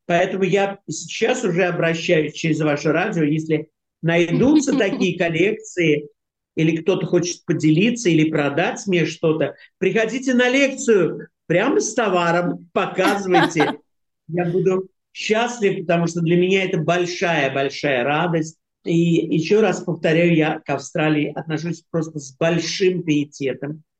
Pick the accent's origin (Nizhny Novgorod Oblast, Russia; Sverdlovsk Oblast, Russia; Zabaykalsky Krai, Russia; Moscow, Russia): Moscow, Russia; moved away as an adult; now in France; Во-первых, я родился в Москве и жил там до 23 лет. Потом эмигрировал во Францию. Потом приезжал урывками, когда разрешали, в 90-е годы.